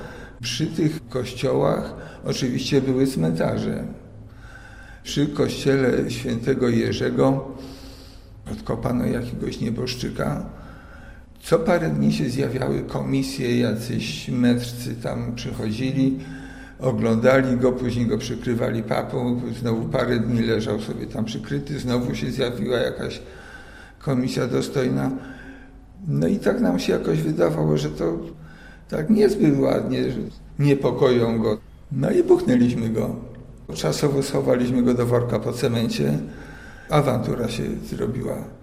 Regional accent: Kraków, Lesser Poland, Poland; Za mojego dzieciństwa Wawel to, jak mówiłem, było jedno wielkie wykopalisko

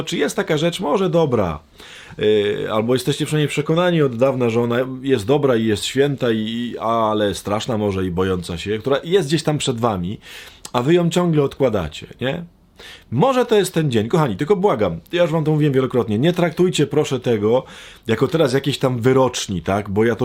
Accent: Silesian Voivodeship, Poland; Ja w sumie jestem spod Częstochowy, więc to nie jest dziwne, że jakiś tam duch częstochowski mi przechodzi

